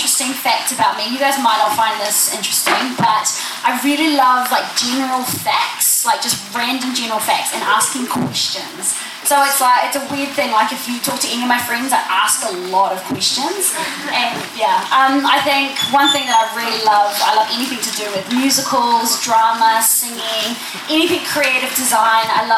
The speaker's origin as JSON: {"language": "English", "region": "Wellington", "country": "New Zealand", "tie": "born or raised there", "said": "So I grew up in Wellington, so I got involved in a Arise church down there."}